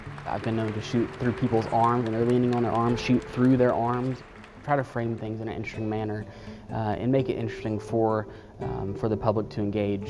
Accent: Atlanta, Georgia, United States; moved away as an adult; I'm actually from Atlanta, Georgia. I spent 32 years in Atlanta, and my love of motorsports photography brought me to West Virginia

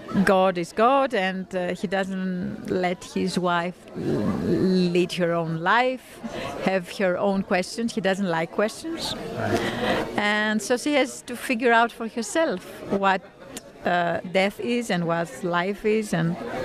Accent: Athens, Attica, Greece; I come from Athens, Greece.

